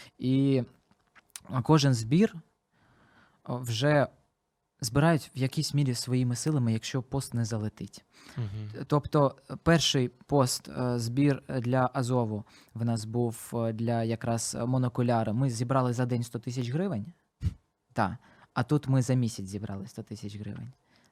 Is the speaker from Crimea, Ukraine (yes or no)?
yes; Crimea, Ukraine; Так, ми кримчани. Кримці.